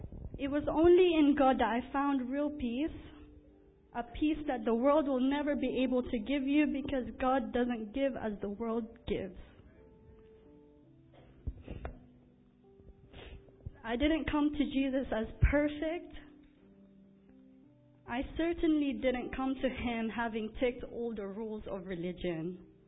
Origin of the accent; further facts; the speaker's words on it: Philippines; I'm 22 years old, and I'm from the Philippines. I'm thankful to have come from a Christian family